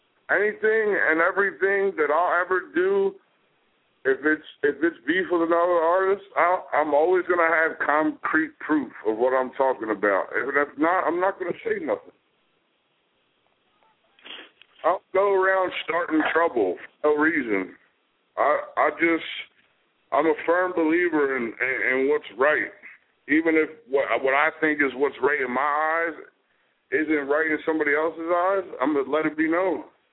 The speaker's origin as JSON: {"language": "English", "town": "Philadelphia", "region": "Pennsylvania", "country": "United States", "said": "I'm from Philly, and if anybody knows any history about Philly rappers, that's what Philly does."}